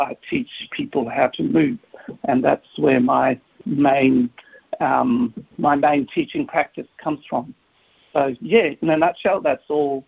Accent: Broome, Western Australia, Australia; And I grew up in Broome. So my grandparents were stolen generation, but I grew up in Broome many, many years ago.

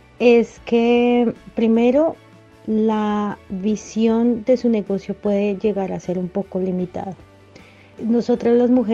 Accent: Colombia; soy de Colombia.

